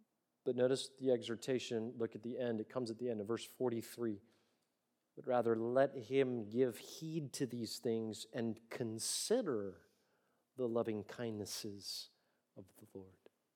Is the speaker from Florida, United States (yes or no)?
yes; Florida, United States; Look, I get seasick even when it's still, and I'm from Florida.